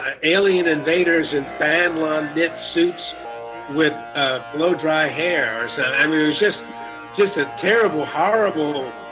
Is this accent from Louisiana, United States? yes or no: yes; New Orleans, Louisiana, United States; I'm originally from New Orleans, and I know that if they would have gone to New Orleans, they would have found some very good food.